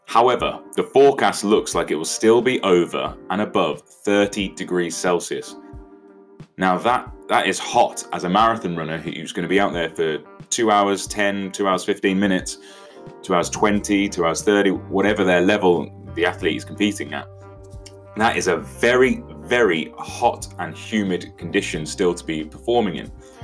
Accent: United Kingdom; I am obviously a British individual. I'm based here in GB.

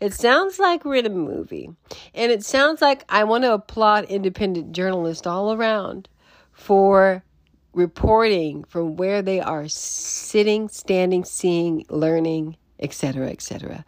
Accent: Los Angeles, California, United States; Oh, I'm from Los Angeles. Sorry, guys. You might not be aware of that news.

